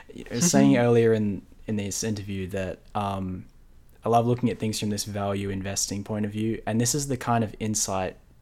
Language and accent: English; Australia; Because I just find him so interesting as an Australian